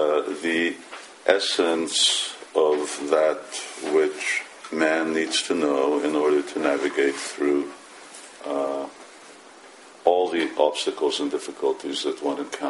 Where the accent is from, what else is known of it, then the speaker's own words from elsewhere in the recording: Hungary; also born or lived in United Kingdom; Originally, I'm from Hungary, and up until between 1980 and about 2005, I was based here in the UK.